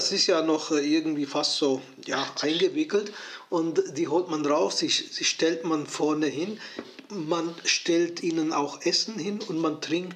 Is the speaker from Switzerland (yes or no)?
yes; Switzerland; Das ist die Frage, was mache ich, wo ist meine Heimat? Ich bin Schweizer.